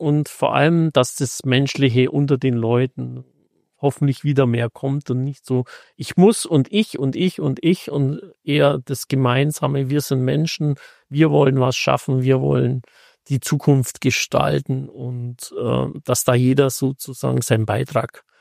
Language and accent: German; Augsburg, Bavaria, Germany; also born or lived in Landsberg; Aufgewachsen bin ich in Augsburg